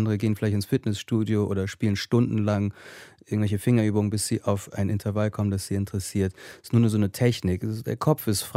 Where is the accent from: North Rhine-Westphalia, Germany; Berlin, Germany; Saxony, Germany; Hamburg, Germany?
Hamburg, Germany; Bergedorf; in dem kleinen Vorort von Hamburg, wo ich aufgewachsen bin, Bergedorf